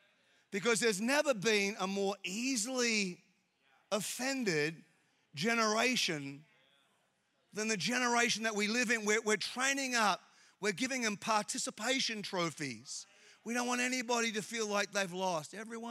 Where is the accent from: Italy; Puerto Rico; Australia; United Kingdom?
Australia; now in United States; Now, I'm an Australian, you know, Chinese Australian, but I'm an Australian. And I live in America